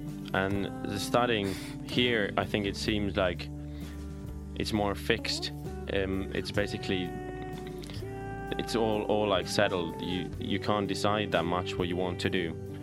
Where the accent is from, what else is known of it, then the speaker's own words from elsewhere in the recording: Turku, Southwest Finland, Finland; English is a second language; I come from southern Finland, from a city called Turku. The Swedish name is Åbo, so that's where I study. Originally, I'm from a small town, which is about 30 kilometers from Turku, but I've been living in Turku now for 2 years, studying there in the University of Turku.